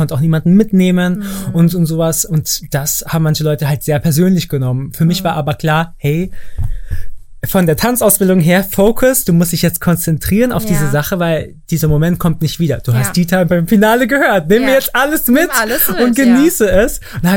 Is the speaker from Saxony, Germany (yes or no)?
no; Bavaria, Germany; Ich bin in Bayern groß geworden. Landkreis Starnberg auf dem Dorf und sowas. Dann ging ich in München zur Schule